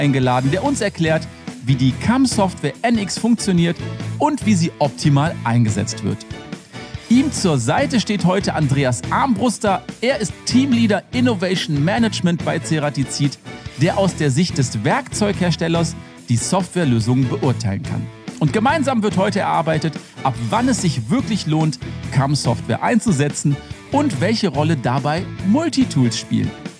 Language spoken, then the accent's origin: German; Rhineland, Germany; Da habe ich natürlich als Rheinländer direkt gedacht, erste Schneeflocke, bin ich raus mit dem Auto